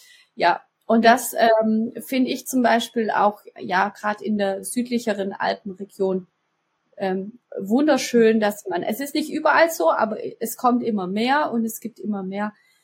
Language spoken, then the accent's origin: German; Baden-Württemberg, Germany; also ich komme ja aus dem Großraum Stuttgart